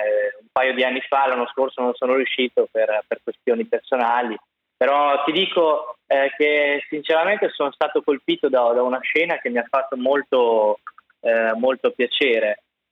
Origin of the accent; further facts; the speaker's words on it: Albania; moved away; also born or lived in Caserta; Sì, vengo dall'Albania, sono nato lì, poi nel 98, nel 97-98 vado a Caserta